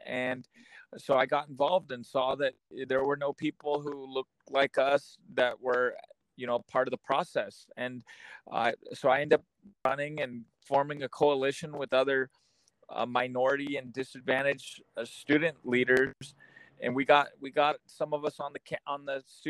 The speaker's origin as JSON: {"language": "English", "town": "Nampa", "region": "Idaho", "country": "United States", "tie": "born or raised there", "said": "I was born and raised in Nampa, Idaho. I'm a Shoshone Bannock tribal member and the son of a Mexican immigrant. I grew up in poverty in public housing"}